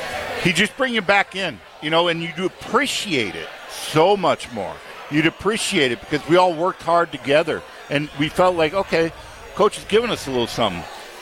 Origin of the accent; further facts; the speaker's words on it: Minnesota, United States; I mean, I'm coming from Minnesota. Not a lot of diversity, like Wisconsin and Minnesota.